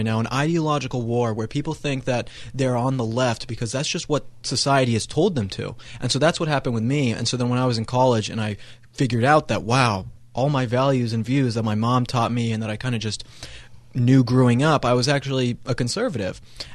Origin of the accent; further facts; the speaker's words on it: Colorado, United States; Essentially, I grew up in Colorado, and I was never conservative.